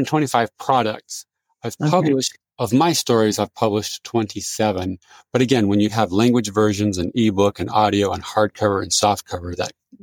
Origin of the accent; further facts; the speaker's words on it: California, United States; I grew up in Silicon Valley, which is a very cosmopolitan place.